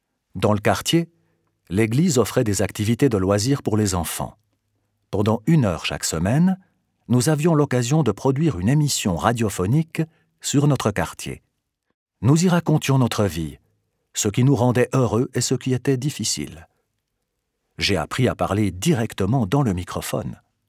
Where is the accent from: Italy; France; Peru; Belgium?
Peru; Lima; now in Geneva, Switzerland; J'ai 32 ans et je vis depuis 5 ans à Genève. Je suis marié et j'ai 2 enfants. J'ai grandi à Lima avec 2 sœurs et un frère.